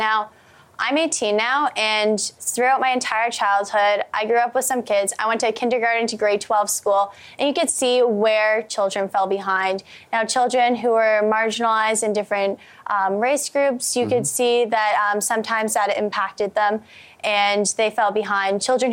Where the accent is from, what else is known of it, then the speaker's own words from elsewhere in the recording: Windsor, Ontario, Canada; I'm from Windsor, Ontario, so it's like 4.5 hours to get to sick kids.